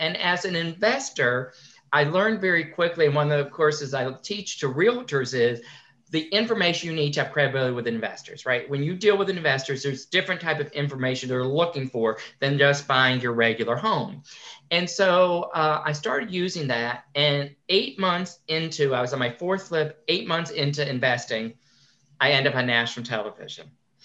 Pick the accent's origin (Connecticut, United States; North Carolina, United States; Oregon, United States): Connecticut, United States; I grew up in Connecticut. My dad owned a Dunkin' Donuts and a restaurant.